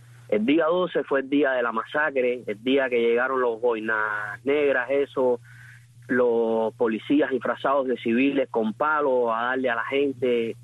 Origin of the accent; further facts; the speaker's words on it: Batabanó, Mayabeque, Cuba; Participé del 11J en Batabanó. Yo soy de Batabanó. Participé con todas las gentes de mi pueblo